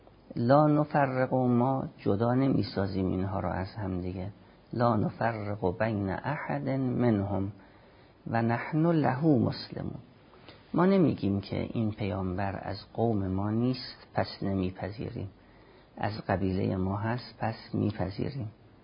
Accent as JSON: {"language": "Persian", "country": "Iran", "said": "ما ایرانی هستیم،"}